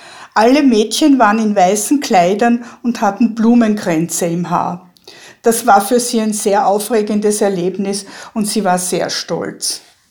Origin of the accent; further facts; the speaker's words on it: Vienna, Austria; born there; ich wurde mitten im Zweiten Weltkrieg in Wien geboren. Und meine Mutter auch in Wien im Jahr 1915. Das war mitten im Ersten Weltkrieg. Die Mutter meiner Mutter, deine Uroma, stammte aus Ungarn